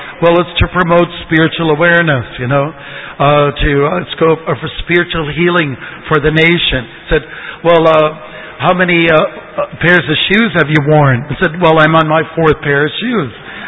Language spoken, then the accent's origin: English; Ontario, Canada; I remember growing up in Canada, very close to a place called Uncle Tom's Cabin